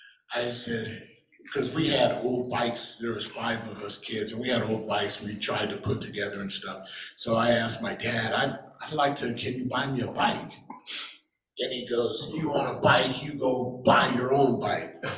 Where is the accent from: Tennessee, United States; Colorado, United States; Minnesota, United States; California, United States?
Colorado, United States; Boulder; So I grew up in Boulder, started out at Lincoln Elementary on Arapahoe, to which is Naropa now, and I think that may have moved. And then I moved to Whittier Elementary.